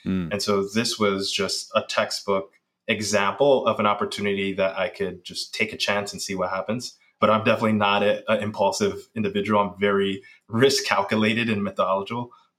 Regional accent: Bronx, New York, United States; And growing up in the Bronx, there were just so few resources around.

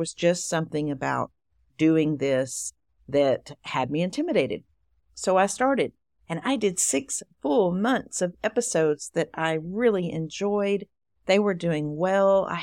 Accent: Texas, United States; accent: East Texas drawl; I've always been a little bit self-conscious of my accent. I don't know why. But I decided to go all in with the East Texas drawl, y'all.

